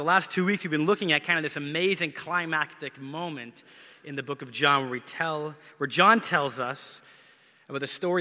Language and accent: English; Canada; I probably say this every single sermon, but I grew up in Canada.